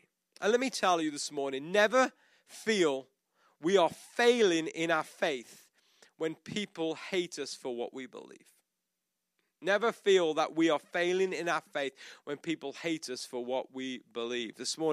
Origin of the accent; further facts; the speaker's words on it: United Kingdom; But they're still our sovereign, as me as a British citizen.